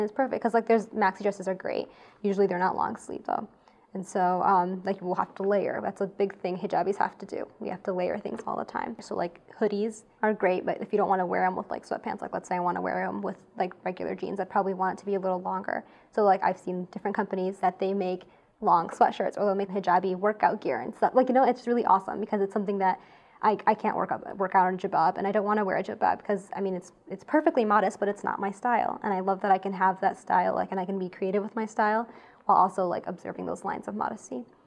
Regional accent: United States; But I grew up in America, and like I wear jeans, you know

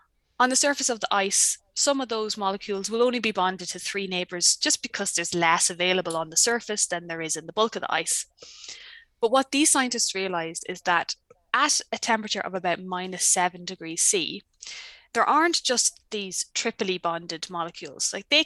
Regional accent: Ireland; now in New Zealand; I'm Irish. I moved to New Zealand at the end of 2016. My now husband is a Kiwi.

